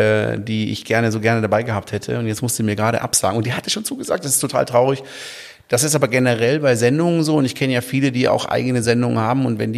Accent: Baden-Württemberg, Germany; born or raised there

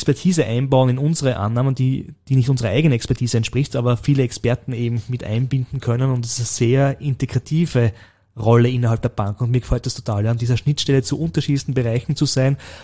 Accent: Burgenland, Austria; moved away; in mein Heimatbundesland, dem Burgenland, ja, das ich schon vor über 20 Jahren, 25 Jahren verlassen habe, ja.

